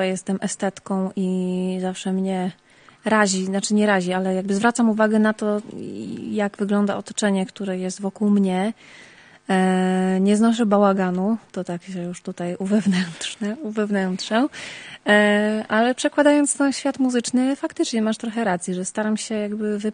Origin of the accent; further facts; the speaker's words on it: Zakopane, Lesser Poland, Poland; Akurat też w pięknym mieście, bo pochodzę z Zakopanego.